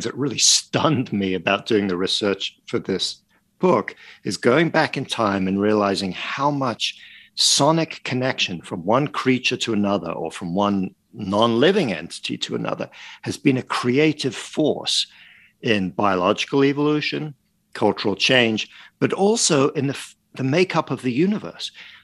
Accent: Paris, Île-de-France, France; I grew up in Paris and in France.

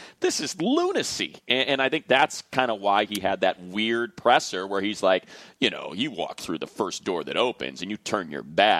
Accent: Akron, Ohio, United States; The place I go back to every summer because I love Akron with such great passion that I still go back

